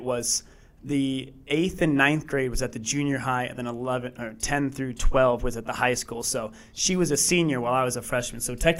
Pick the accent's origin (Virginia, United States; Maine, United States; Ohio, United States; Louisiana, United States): Ohio, United States; Kenmore; I grew up in Kenmore.